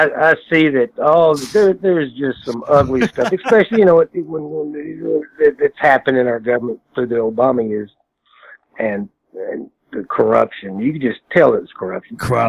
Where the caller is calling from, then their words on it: Midland, Texas, United States; 4th and T, man. West Texas. Midland, Texas.